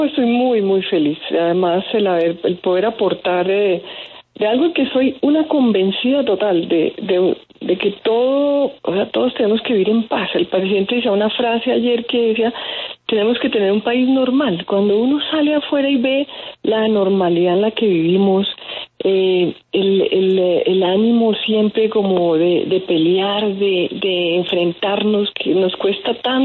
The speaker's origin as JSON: {"language": "Spanish", "country": "Colombia", "said": "de lo que somos los colombianos"}